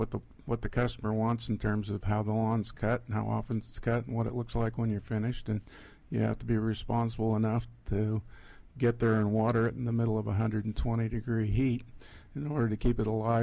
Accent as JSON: {"language": "English", "town": "Boulder City", "region": "Nevada", "country": "United States", "said": "Boulder City, Nevada."}